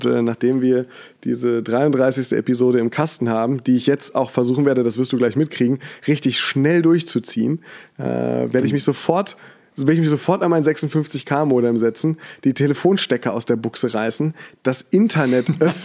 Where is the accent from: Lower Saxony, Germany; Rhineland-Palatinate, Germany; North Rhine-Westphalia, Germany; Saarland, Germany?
Rhineland-Palatinate, Germany; Mainz; als Mainzer